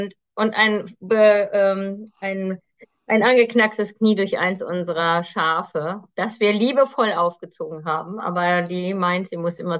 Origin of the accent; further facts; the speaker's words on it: Schleswig-Holstein, Germany; also born or lived in Lüdenscheid; geboren bin ich in Nordrhein-Westfalen. Zwar in Lünscheid, kenne aber die Insel, wo ich lebe, die Insel Föhr an der Nordsee seit meinem ersten Lebensjahr und hatte immer schon den Wunsch, in den Norden zu gehen